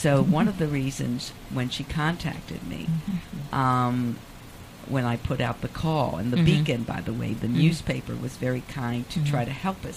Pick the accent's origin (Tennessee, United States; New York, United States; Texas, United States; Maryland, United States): Maryland, United States; Baltimore; when I grew up in Baltimore, I didn't realize how Southern we were.